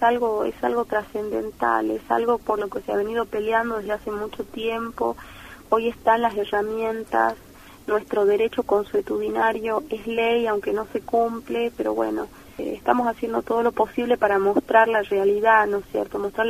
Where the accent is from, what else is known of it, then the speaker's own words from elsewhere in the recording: Volcán, Jujuy, Argentina; Yo soy originaria del pueblo Tilián. Mi pueblo se asentó en la localidad de Volcán.